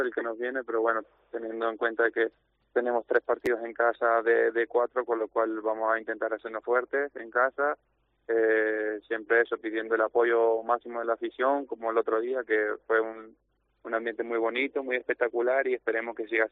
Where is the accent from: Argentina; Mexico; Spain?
Spain; al final como español pues siempre tira a tierra